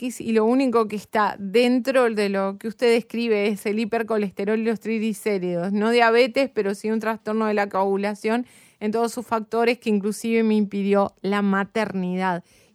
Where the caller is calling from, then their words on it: Uruguay; de Uruguay porque tengo osteoporosis y estoy perdiendo masa.